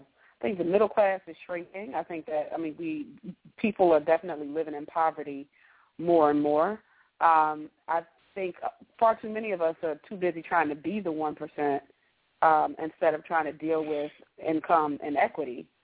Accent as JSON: {"language": "English", "town": "Philadelphia", "region": "Pennsylvania", "country": "United States", "said": "I'm from Philadelphia. We both went away to college, both went to historically black colleges."}